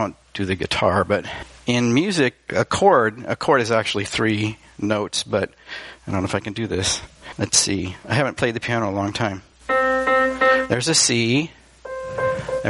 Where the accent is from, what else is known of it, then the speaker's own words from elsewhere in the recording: United States; although as American Christians we sometimes fall into